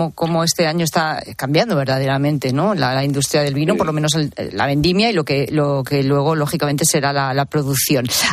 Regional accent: Zamora, Castile and León, Spain; yo, que soy de Castilla y León, concretamente de Zamora

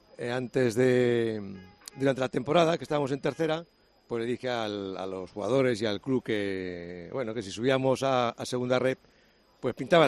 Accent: Puebla del Salvador, Castilla-La Mancha, Spain; now in Quintanar del Rey, Spain; Yo soy de la Puebla de Salvador. Estuve en la sierra y luego me vine a Quintanar y aquí llevo aquí ya, pues en esta zona prácticamente 27 años.

